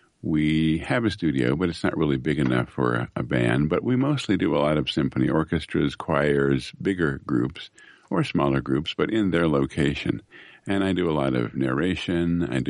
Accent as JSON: {"language": "English", "town": "Possum Hollow", "region": "Virginia", "country": "United States", "tie": "born or raised there", "said": "I grew up in Possum Hollow, Virginia, population 24. It's now 23. Actually, it's now a ghost town because nobody lives there."}